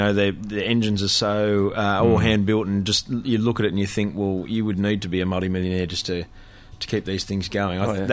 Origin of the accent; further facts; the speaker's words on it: Australia; because I'm from Bogan Town by the sea and, you know, it's an Australian thing.